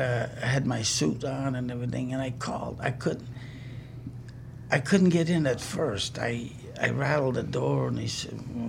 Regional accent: Indiana, United States; they said, oh, okay, we'll file

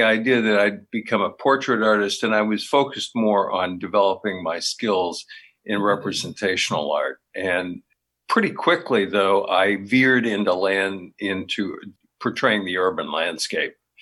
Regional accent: Champaign, Illinois, United States; I grew up downstate in Champaign, Illinois

